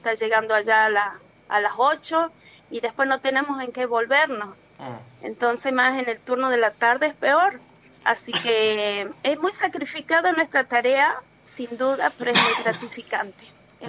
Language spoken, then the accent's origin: Spanish; Banda del Río Salí, Tucumán, Argentina; now in San Miguel de Tucumán, Argentina; Sí, vivo acá en Capital, en realidad... me crié en Banda de Río Salí y bueno, me voy todos los días a mi escuelita allá a Burruyacú.